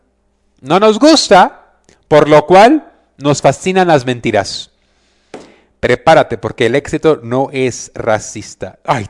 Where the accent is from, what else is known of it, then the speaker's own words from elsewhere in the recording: United States; Yo soy americano, no voy a hablar de mi gente, pero me incluyo.